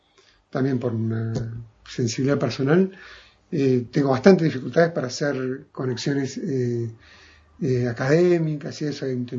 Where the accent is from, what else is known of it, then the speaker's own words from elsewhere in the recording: Buenos Aires, Argentina; De Buenos Aires.